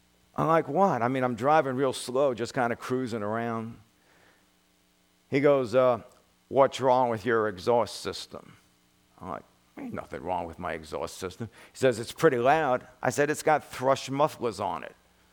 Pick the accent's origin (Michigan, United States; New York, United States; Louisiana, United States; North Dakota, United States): New York, United States; Brooklyn; You know, when I lived in New York, I was brought up in Brooklyn. We were brought up in the slums.